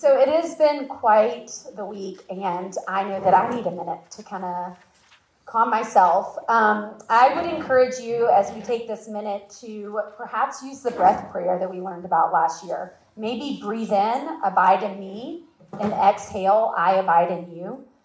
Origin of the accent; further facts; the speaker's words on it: Knoxville, Tennessee, United States; moved away as an adult; now in Charlotte, United States; I'm from Knoxville, Tennessee. I moved to Charlotte 17 years ago, originally to go on Young Life staff